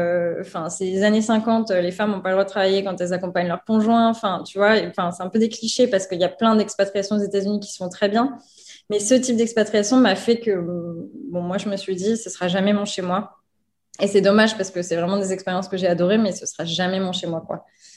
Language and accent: French; France; now in United States; la reine du monde hein, en tant que Française, aucun problème.